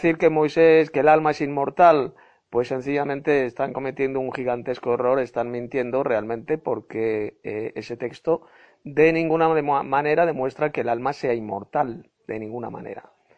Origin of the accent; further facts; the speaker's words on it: Madrid, Community of Madrid, Spain; de Madrid, España.